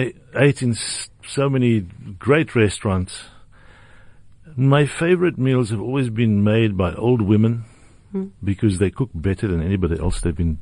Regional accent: Karoo, South Africa; I'm from South Africa. I'm from the Karoo. It's much drier there.

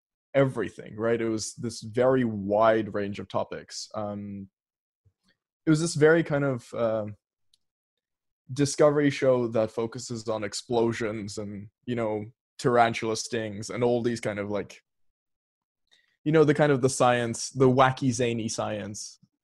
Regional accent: Perth, Western Australia, Australia; now in Sydney, Australia; I just moved to Sydney. I'm originally from Perth

